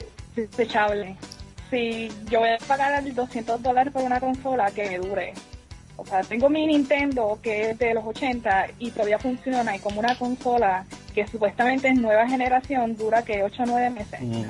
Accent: San Juan, Puerto Rico; Ah, bueno, pues soy de San Juan

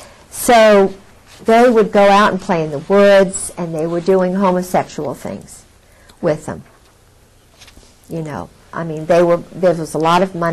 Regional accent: Southern United States, United States; and being a Southerner, we always look at, you know, past is prologue

